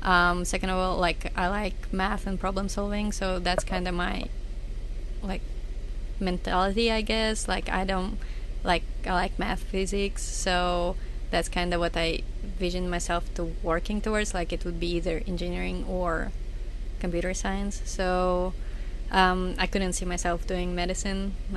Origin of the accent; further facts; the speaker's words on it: Minsk, Belarus; We actually don't, because I'm from Minsk.